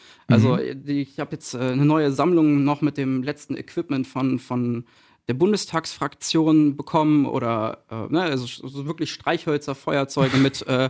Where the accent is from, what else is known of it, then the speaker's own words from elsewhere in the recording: Nümbrecht, North Rhine-Westphalia, Germany; Ich komme aus Nümbrech, das ist im schönen oberbergischen Kreis